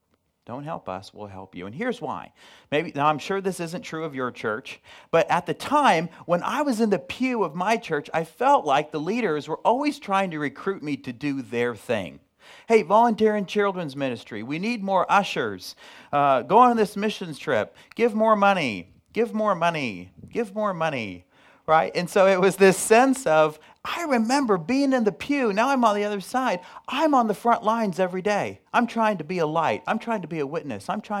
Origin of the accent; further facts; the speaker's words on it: Hampton, Iowa, United States; I grew up in Iowa, so love to hear all the Iowa people in the room. That's fantastic. I grew up in Hampton, Iowa. It's about an hour north of Ames, just off of I-35.